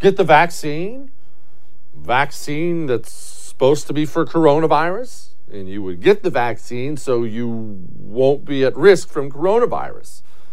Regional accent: Houston, Texas, United States; Donald Trump, during his presidency, had to close the Chinese consulate right in my hometown of Houston

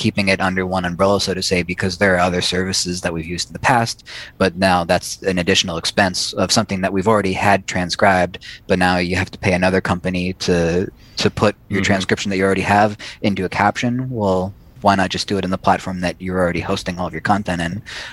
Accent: California, United States; Growing up in the Bay Area, being a sports fan, being able to save Giants history

